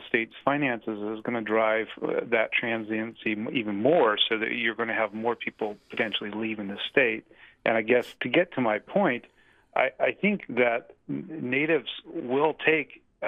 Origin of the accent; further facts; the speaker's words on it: Ketchikan, Alaska, United States; Yeah, I'm born and raised in Ketchikan. My family moved up here in the 50s, so I'm not indigenous.